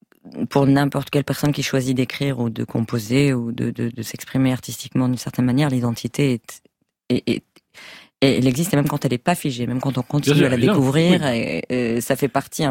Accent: France; also born or lived in United States; c'est comme ça que j'ai grandi en France. Et les années où j'ai vécu aux États-Unis, j'étais plutôt adulte déjà et c'était par choix, mais j'ai toujours préféré comme un aimant de revenir à Paris et revenir en France.

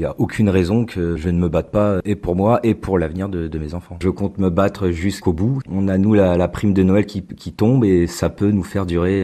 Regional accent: Brittany, France; je suis breton, j'ai travaillé à Trappes et à Versailles, donc à 475 km.

